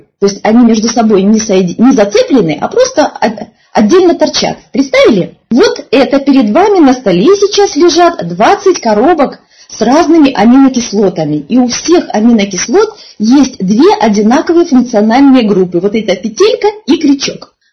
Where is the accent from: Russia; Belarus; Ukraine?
Ukraine; Я выросла на Украине, поэтому, когда я волнуюсь, то, как говорили мои студенты, я хэкаю, то есть вместо буквы «Г» произношу «Г».